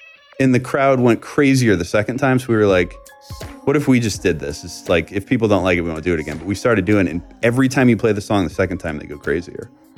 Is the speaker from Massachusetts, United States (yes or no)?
yes; Boston, Massachusetts, United States; And I grew up in the Northeast and I kind of just missed seasons and normal people and things